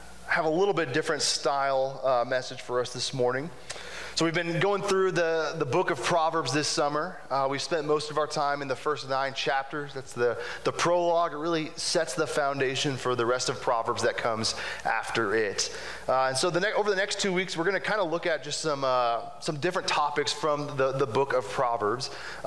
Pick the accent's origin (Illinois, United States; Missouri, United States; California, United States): Missouri, United States; Kansas City; now in Falls City, United States; I'm not from Falls City originally, I'm from Kansas City.